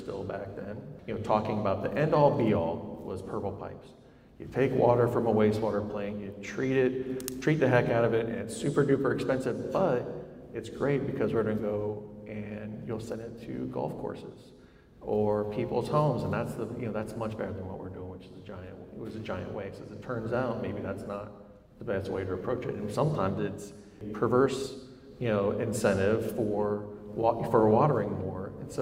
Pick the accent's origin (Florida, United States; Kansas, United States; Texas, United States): Florida, United States; Seffner; I grew up in East Central, Hillsborough, and not as much. I was in the part of Sefner that didn't have so much St. Augustine grass